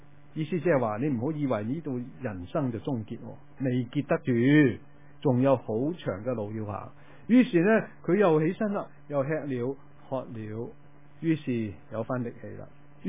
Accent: Guangdong, China; 用一啲我哋广东人嘅语言呢

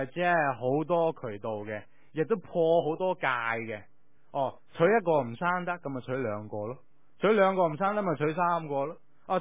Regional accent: China; 因为或者对于我们中国人来说也都是同样，我们是很多不同的神明

